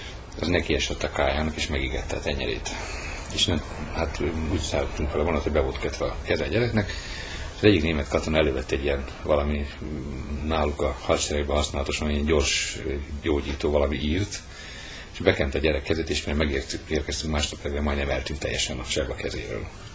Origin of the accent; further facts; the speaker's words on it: Budapest, Hungary; born there; 50 éves és építész. Budapesten születtem.